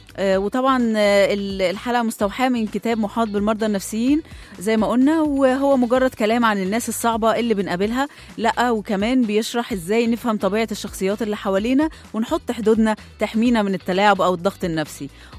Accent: Egypt; كلنا فخورين بأن احنا مصريين، والحمد لله وربنا يحفظ بلدنا

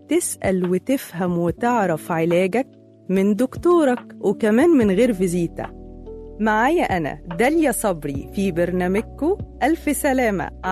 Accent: Egypt; او نسبة كبيرة مننا كمصريين شايفين ان احنا كسبنا

